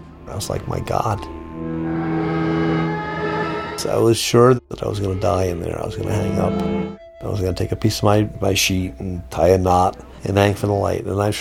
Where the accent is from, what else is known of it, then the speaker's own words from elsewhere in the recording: New York, United States; I grew up in New York, and I knew everything about New York, but New York had changed.